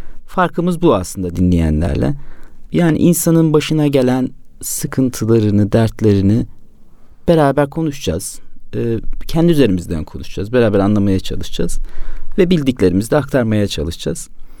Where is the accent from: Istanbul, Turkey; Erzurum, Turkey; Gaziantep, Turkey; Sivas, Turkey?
Sivas, Turkey; Şarkışla; Eyvallah, Şarkışlılıyım ben de.